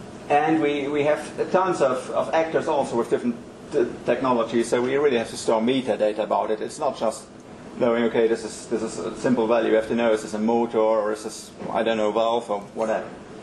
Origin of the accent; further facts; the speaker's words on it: Germany; I'm from Germany, with a lot of machinery there, machine builders, a lot of classical industry.